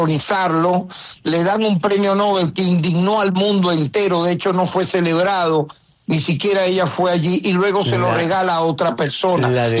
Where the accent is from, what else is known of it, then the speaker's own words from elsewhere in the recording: Venezuela; Quienes están en este momento dirigiendo las instituciones, me incluyo, somos venezolanos, dignos, que amamos nuestra patria.